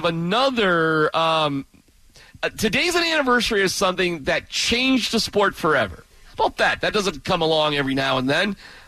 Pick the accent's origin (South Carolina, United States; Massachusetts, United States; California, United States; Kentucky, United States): Massachusetts, United States; Boston; Now, I was growing up in the Boston area, so we didn't know at the time that the Celtics were going to get Larry Bird.